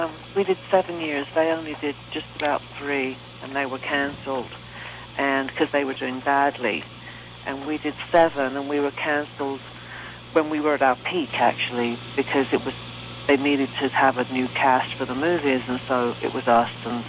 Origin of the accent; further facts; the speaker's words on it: London, United Kingdom; And I was born and raised in London, and I always wanted to be an actor.